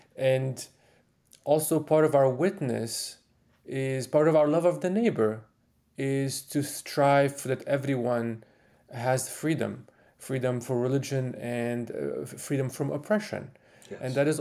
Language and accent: English; Lebanon; it's part of my personal witness also when I come from Lebanon.